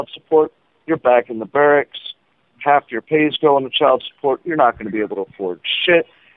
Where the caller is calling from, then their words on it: Texas, United States; Actually, I'm calling in from Texas, man.